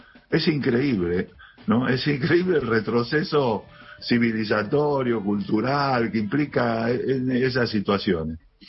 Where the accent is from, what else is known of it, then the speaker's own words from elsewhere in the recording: Argentina; de lo que somos como argentinos, de lo que hay, del trasfondo sobre el cual hemos crecido